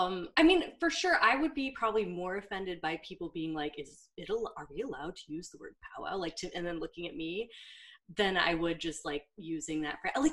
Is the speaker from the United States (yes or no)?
yes; New York, United States; Yeah, and I'm also from New York, so I used to call everyone guys